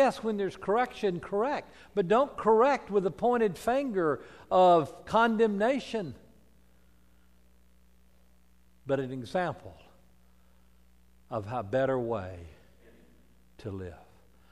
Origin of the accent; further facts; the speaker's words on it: the South, United States; Oh, I was raised in the South. I understand discrimination.